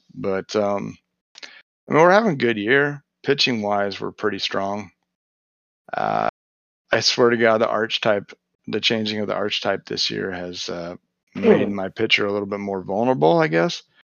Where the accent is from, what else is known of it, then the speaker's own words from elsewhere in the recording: Seattle, Washington, United States; Well, we're both from Seattle.